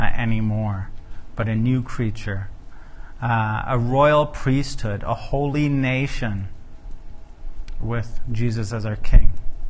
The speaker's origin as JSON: {"language": "English", "country": "Germany", "tie": "born or raised there", "said": "they blame it on the fact that I grew up in Germany, but it's not because I grew up in Germany."}